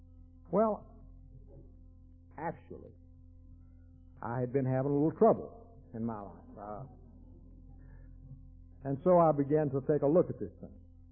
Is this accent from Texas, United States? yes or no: yes; Texas, United States; When I was a kid, I was raised in West Texas, on a farm, on a country road, 10 miles from the nearest sidewalk or pavement.